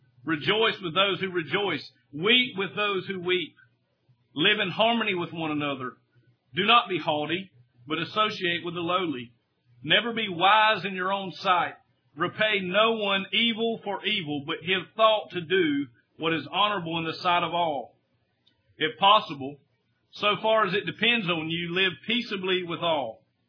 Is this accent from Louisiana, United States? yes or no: no; Claxton, Georgia, United States; as my brothers and sisters over here in my hometown of Claxton, Georgia